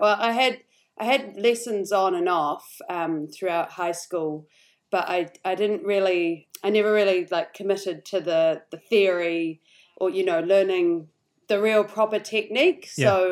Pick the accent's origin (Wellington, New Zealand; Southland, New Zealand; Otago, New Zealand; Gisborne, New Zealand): Wellington, New Zealand; Yeah, we're all from Wellington.